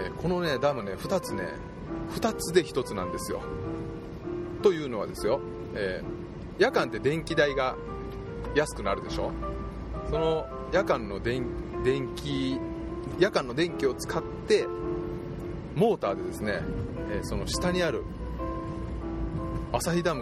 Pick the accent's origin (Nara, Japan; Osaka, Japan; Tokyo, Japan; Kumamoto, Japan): Nara, Japan; Totsukawa; うちの地元は奈良県十津川村なんですけども、1、2、3、ダムがですね4つあるんですよ。大きなダムですよ。発電ダムですね。